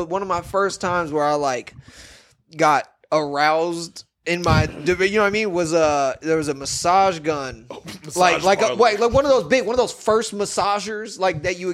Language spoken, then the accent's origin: English; Tampa, Florida, United States; I'm from Tampa. I like grungy.